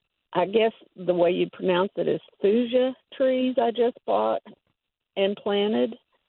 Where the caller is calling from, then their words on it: Texas, United States; About 20 miles outside of Sulphur Springs.